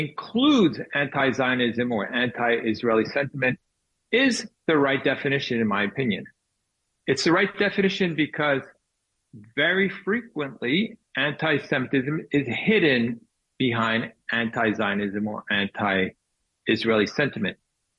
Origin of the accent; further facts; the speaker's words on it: France; So just a little background. I was raised in France. My mother's Jewish. My entire American family is Jewish. My father was French.